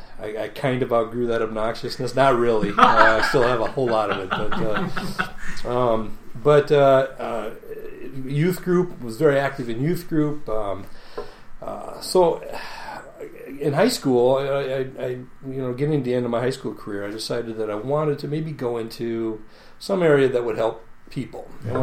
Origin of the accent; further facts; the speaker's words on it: Waterloo, Iowa, United States; Omaha, Nebraska, here on South Dakota, and now kind of back home because I grew up in Waterloo.